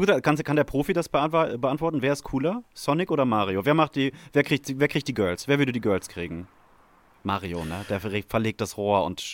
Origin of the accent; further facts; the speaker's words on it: Germany; Wir kommen aus Deutschland.